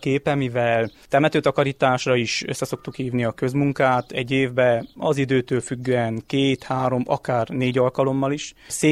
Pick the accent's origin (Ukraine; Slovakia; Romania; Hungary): Romania; Homoródalmás, Harghita; 29 éves, fiatal házasember, Homorodalmásról származom, innen 24 kilométerre is.